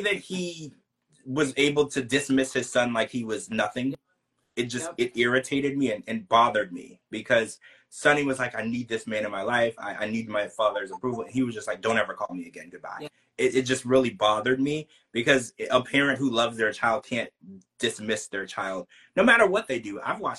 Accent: Louisiana, United States; growing up, I grew up in Louisiana.

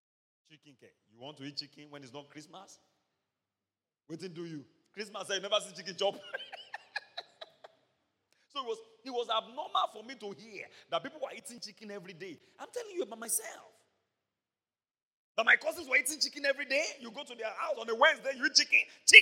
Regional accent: Ibadan, Oyo, Nigeria; Me, I'm a Mokola boy. I grew up in Mokola. We used to envy the Bodija boys.

